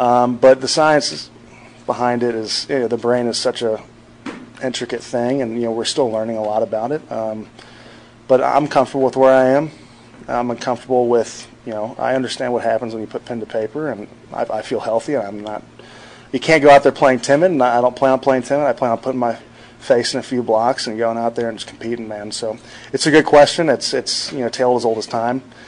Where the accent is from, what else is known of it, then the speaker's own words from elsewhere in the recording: Texas, United States; I'm from Texas, so I'm really trying to figure out the whole hockey scene.